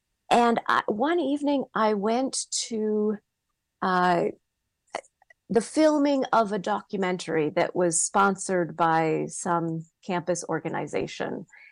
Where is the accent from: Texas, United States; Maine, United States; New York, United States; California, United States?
Maine, United States; I'm from Maine originally. I was nurtured in a small, close-knit community that I would say was very white, middle class, very homogenous, quite conservative, and also, quite frankly, conflict avoidant.